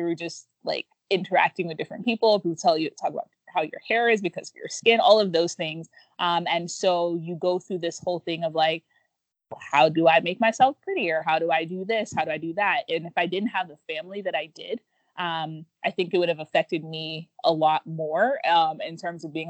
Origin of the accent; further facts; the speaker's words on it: Nigeria; Growing up in Nigeria, so the first part of that was like when we were kids running around, like we get really dark in the African sun.